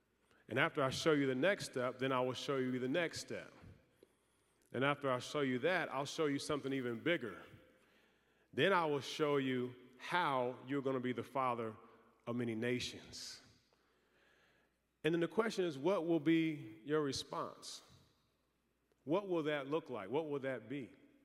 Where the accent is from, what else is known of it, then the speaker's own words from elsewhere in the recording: Louisville, Kentucky, United States; growing up in Louisville, Kentucky, following my dad around, playing in Rupp Arena in Kentucky and playing at the University of Tennessee